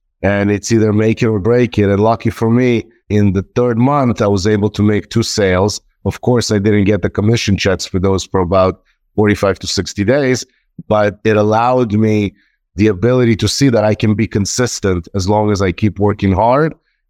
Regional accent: Israel; moved away as an adult; also born or lived in Ukraine; now in Los Angeles, United States; I am originally from Ukraine. I was raised a little bit in Israel for about 14 years. Spent the majority of my childhood there and been in this country now for 36 years.

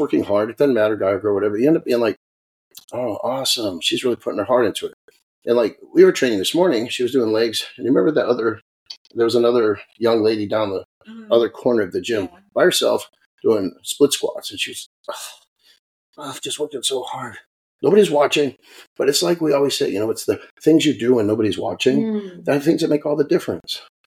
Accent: Leominster, Massachusetts, United States; I grew up in Boston. Yeah, okay. I grew up in actually just west of Boston in a suburb called Leominster, Massachusetts.

